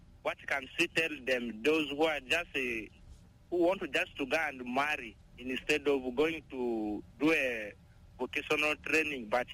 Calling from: Ezo, Western Equatoria, South Sudan; from Ezo County, Western Equatoria.

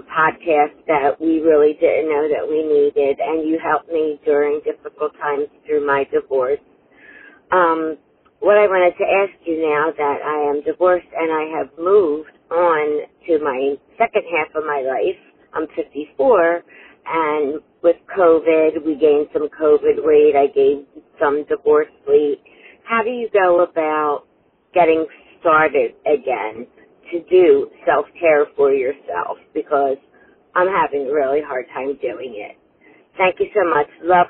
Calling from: New Jersey, United States; from South Jersey.

